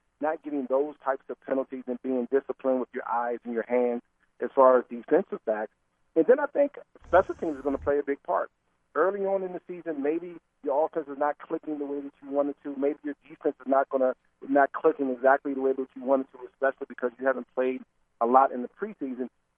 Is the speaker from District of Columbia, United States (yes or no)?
yes; Washington, District of Columbia, United States; And it felt even better for me because I'm from the Washington, D.C. area. So for me, it was a homecoming of sorts.